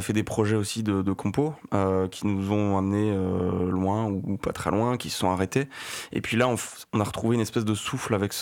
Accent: Beauvais, Hauts-de-France, France; On vient de Beauvais

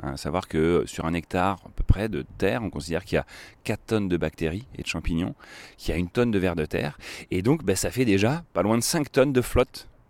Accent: Chédigny, Centre-Val de Loire, France; Alors moi, j'ai grandi donc à Chédigny.

